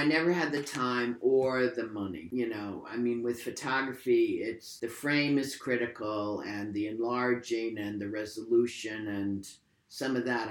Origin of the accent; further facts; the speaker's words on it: Troy, New York, United States; I grew up in Troy, New York. I remember the family home.